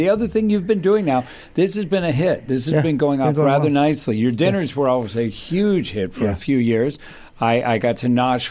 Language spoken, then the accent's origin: English; Thousand Oaks, California, United States; it's one in my hometown of Thousand Oaks. That's where I was raised.